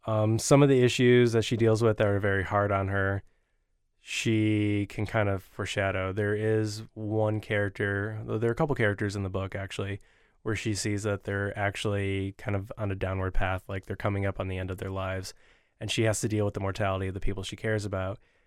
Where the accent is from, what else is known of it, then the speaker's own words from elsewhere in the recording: Lansing, Michigan, United States; I wanted to use Lansing. It's my hometown.